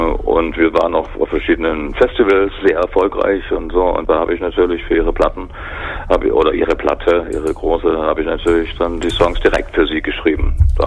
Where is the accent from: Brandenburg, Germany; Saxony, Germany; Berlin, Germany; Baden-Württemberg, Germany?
Saxony, Germany; Radebeul; also born or lived in Dresden; Ich bin geboren in Hellau, da was jetzt Dresden ist, aber aufgewachsen bin ich in Radebeul.